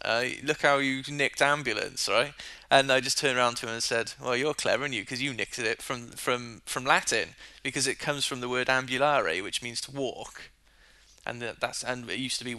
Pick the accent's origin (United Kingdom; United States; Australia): United Kingdom; Wales; born there; he's English, and I was born in Wales, so we always had this rivalry going on.